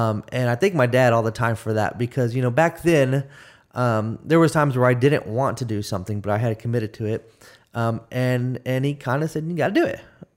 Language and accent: English; San Diego, California, United States; and I grew up in San Diego, it was an area where, you know, there was poverty around us.